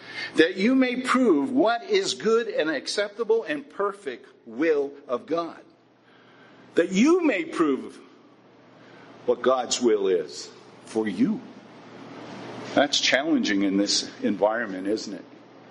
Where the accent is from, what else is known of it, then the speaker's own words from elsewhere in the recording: Estancia, New Mexico, United States; I'm a hayseed from Estancia, New Mexico.